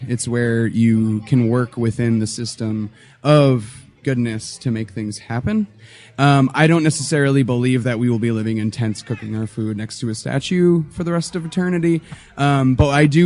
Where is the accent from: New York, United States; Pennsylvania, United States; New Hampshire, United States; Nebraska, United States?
New York, United States; Well, originally, I'm from New York. I'm a New Yorker.